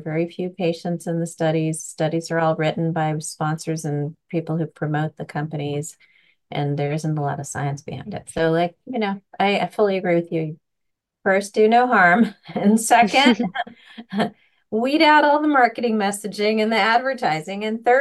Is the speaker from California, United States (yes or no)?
yes; Los Angeles, California, United States; I'm from Los Angeles, California, and I trained here at UCLA.